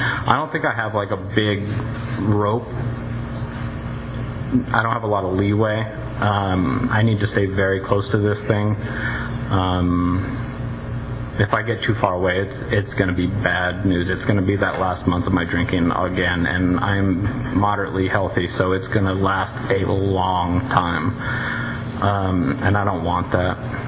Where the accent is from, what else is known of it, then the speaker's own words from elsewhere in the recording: Porterville, California, United States; I grew up in Porterville, so I know this area somewhat well.